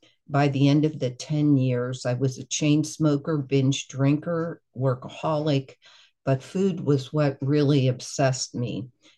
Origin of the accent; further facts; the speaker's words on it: Pittsburgh, Pennsylvania, United States; I am from Pittsburgh, Pennsylvania.